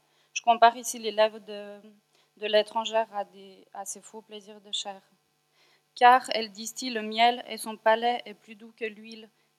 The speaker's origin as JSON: {"language": "French", "country": "Switzerland", "tie": "born there", "said": "j'ai 27 ans. Je suis née en Suisse, d'origine des pays de l'Est."}